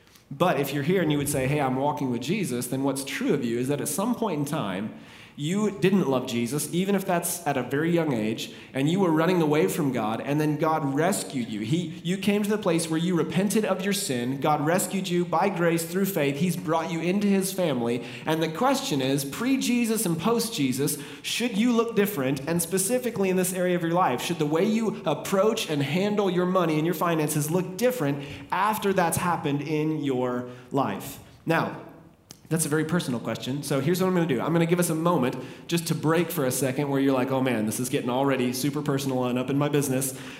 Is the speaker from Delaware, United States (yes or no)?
yes; Delaware, United States; I'm from Delaware, so like I can come here, offend everyone, and then leave. Like I just go back to Delaware